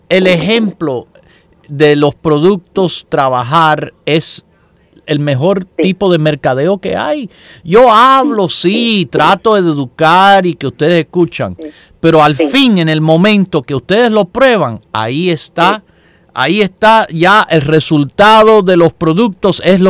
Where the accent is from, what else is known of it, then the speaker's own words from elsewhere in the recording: United States; born there; en un país libre como aquí donde yo nací